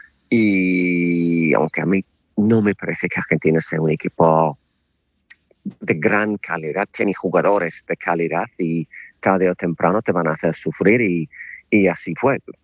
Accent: England, United Kingdom; Spanish is a second language; Y para mí, como inglés, lo que realmente me fastidia

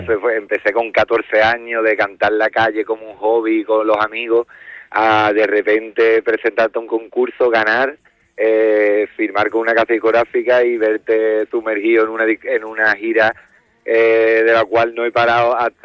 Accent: Cádiz, Andalusia, Spain; que somos muchísimos los que somos de Cádiz

